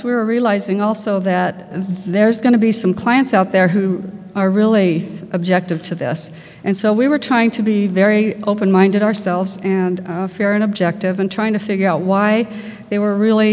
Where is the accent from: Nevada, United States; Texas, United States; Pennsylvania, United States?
Nevada, United States; Las Vegas; I am from Las Vegas, and I'm going to be talking to you about our immunization class.